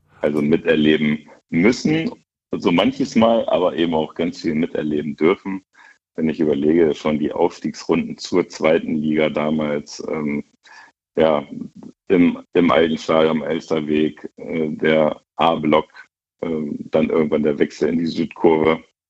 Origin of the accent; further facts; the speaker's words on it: Wolfsburg, Lower Saxony, Germany; born there; Und ich bin, ich sage immer gerne, Eingeborener, also wirklich gebürtiger Wolfsburger.